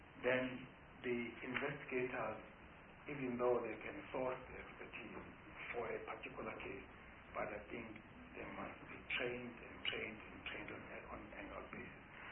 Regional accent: South Africa; but as a South African, I'll say the Office of the Public Protector must be at least in one township.

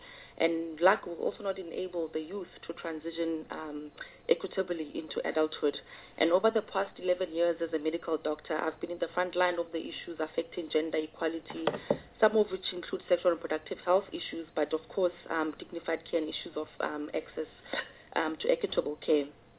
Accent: Gwagwa, Free State, South Africa; I'm from Gwagwa in the Free State, which is a former homeland. And, you know, as I sit here as a young black woman

